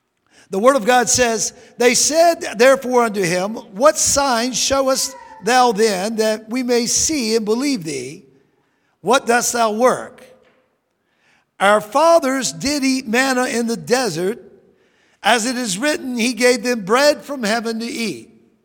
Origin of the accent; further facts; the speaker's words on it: Atlanta, Georgia, United States; born there; My family was all born in Maryland, and I was born in Georgia during a revival in Georgia, in Atlanta, Georgia.